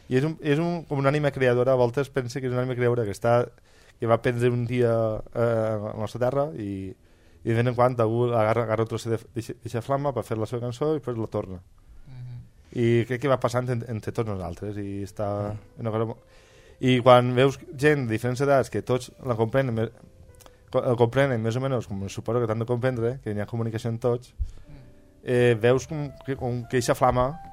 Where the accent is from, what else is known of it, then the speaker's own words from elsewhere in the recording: Valencian Community, Spain; Tots que som valencians, tots participem d'aquesta flameta.